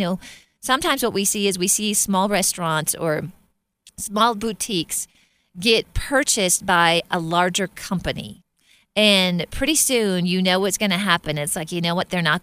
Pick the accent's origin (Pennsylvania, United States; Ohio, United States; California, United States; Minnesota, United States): Minnesota, United States; I'm from Minnesota, so we would say, you know, make hay while the sun is shining.